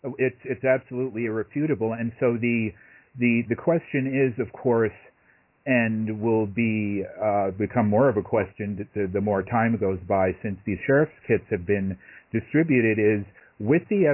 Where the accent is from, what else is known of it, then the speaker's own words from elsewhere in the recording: New York, United States; born there; and it looks very similar to birth certificates that were issued in Hawaii, which is weird because I was born in New York.